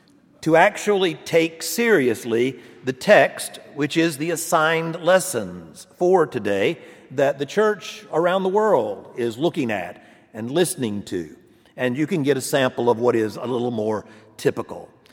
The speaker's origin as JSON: {"language": "English", "region": "Georgia", "country": "United States", "said": "I'm from Georgia. And in Georgia, growing up, I was nearly an adult before I ever saw an actual sheep."}